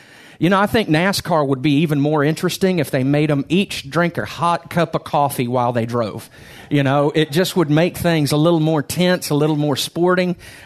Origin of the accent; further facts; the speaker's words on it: Cincinnati, Ohio, United States; I grew up in Cincinnati, and when I moved down south